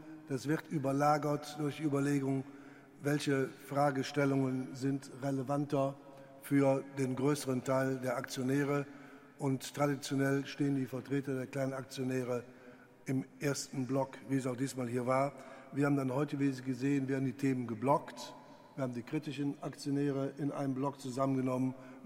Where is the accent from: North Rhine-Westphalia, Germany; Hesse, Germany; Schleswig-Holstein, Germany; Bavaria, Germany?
North Rhine-Westphalia, Germany; Düsseldorf; Aber nichts gegen die Kölner, ne, sag ich als Düsseldorfer.